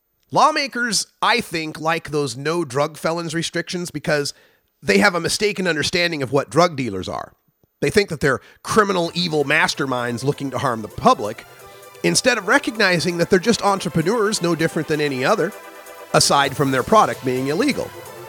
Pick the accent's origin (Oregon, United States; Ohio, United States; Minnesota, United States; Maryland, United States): Oregon, United States; We can do more like my home state of Oregon